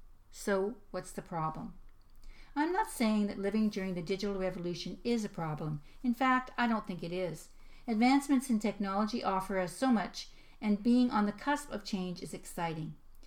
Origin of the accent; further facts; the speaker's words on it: Canada; Yes, I am Canadian.